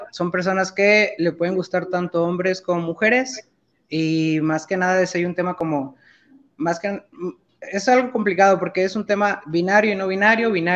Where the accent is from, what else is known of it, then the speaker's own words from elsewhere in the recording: Veracruz, Mexico; now in Monterrey, Mexico; Yo soy de Veracruz, vine a Monterrey a estudiar medicina.